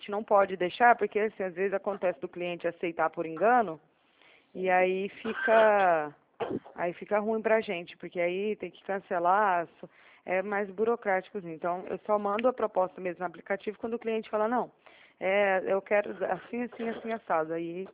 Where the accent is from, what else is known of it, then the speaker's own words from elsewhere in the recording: Araraquara, São Paulo, Brazil; Eu não sou aí de Taquaritinga, eu sou aqui de Araraquara